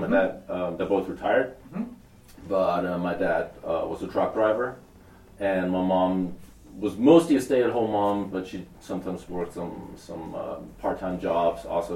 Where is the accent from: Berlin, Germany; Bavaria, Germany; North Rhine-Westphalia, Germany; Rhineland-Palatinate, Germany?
Rhineland-Palatinate, Germany; Ludwigshafen; It's the southwest of Germany. I always say it's like an hour south of Frankfurt. The city is called Ludwigshafen.